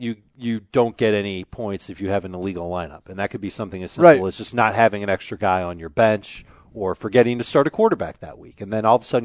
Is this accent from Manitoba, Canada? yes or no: yes; Winnipeg, Manitoba, Canada; I am from Winnipeg, Canada.